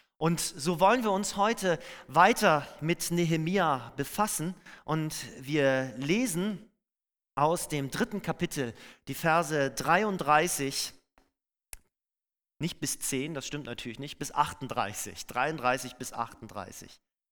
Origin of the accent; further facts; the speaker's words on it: Schleswig-Holstein, Germany; Da, wo ich herkomme, an der Ostküste, sieht es ein bisschen anders aus. Da haben wir sogar die holsteinische Schweiz.